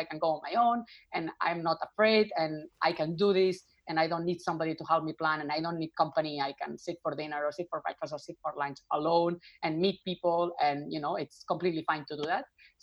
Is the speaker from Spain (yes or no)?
yes; Barcelona, Catalonia, Spain; I am from Barcelona, which you can probably tell by the way I say my name.